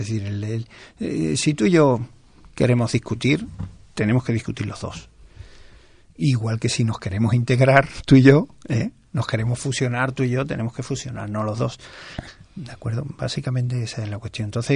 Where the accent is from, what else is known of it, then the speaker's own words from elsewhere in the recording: Galicia, Spain; ¿La mía, que soy gallego?